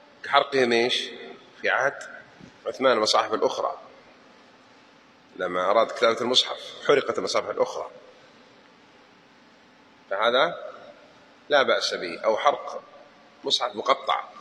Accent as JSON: {"language": "Arabic", "town": "Jeddah", "region": "Makkah Province", "country": "Saudi Arabia", "said": "أول مرة أنا أدخلها مع أني من أهل جدة"}